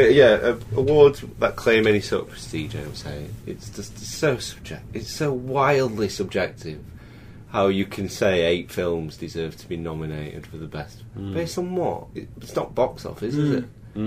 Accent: London, United Kingdom; from Fulham.

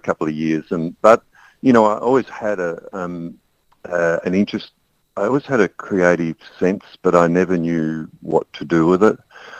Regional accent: Geelong, Victoria, Australia; I grew up in Geelong, and in those days, particularly the environment I was in, there was no such thing as art.

